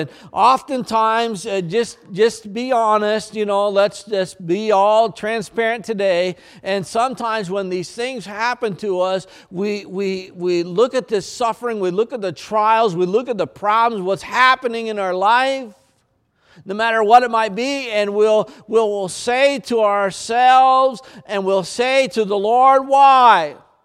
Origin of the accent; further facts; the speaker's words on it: Maine, United States; Isn't that beautiful? That's my home state. I'm really proud of it, all right?